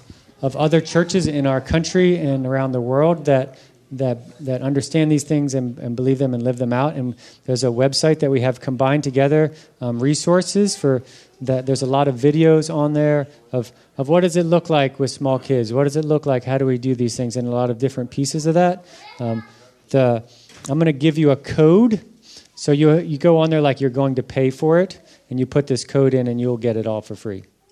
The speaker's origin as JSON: {"language": "English", "town": "Honolulu", "region": "Hawaii", "country": "United States", "tie": "born there", "said": "I'm actually native Hawaiian. I was born in Hawaii, 1971. That's where I was born. Honolulu."}